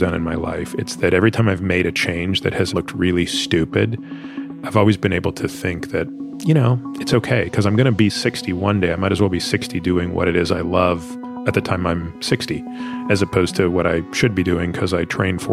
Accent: Toronto, Ontario, Canada; I grew up in Toronto.

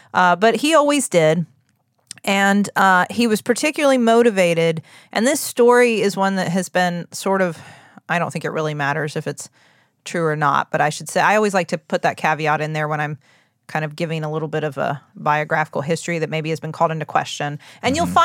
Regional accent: Huntington, United States; There's lots of pseudoscience, but not all of them show up in my hometown.

